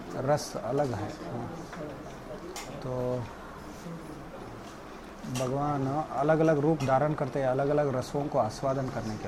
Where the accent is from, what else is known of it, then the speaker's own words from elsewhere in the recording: Belgaum, Karnataka, India; मैं और मूलतः बेलगम से हूँ, कर्नाटक। लोग कोई बोलते हैं महाराष्ट्र में है, कोई कर्नाटक। कर्नाटक में है लेकिन मराठी ज़्यादा बोलते हैं लोग।